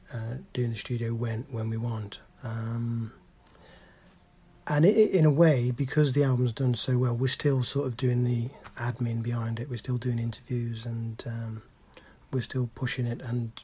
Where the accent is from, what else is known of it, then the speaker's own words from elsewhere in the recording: Wolverhampton, West Midlands, United Kingdom; I was born in Wolverhampton, where Enoch Powell was, and therefore growing up with lots of Powellites around me.